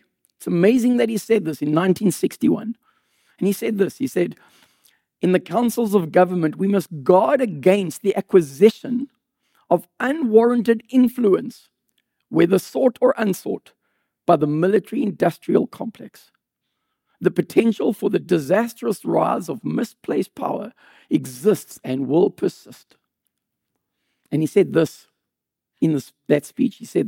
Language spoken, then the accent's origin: English; Canada; I'm a Canadian, I said. From Canada, visiting family.